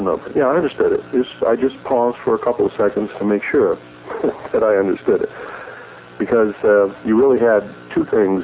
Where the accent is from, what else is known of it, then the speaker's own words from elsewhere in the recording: United States; I'm an American. I believe in our real government.